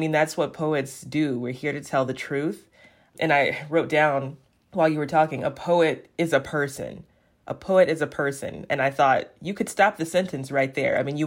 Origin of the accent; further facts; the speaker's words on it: Alabama, United States; also born or lived in Florida; I'm from Alabama. That's where I still live. And I spent 3 years in South Florida for grad school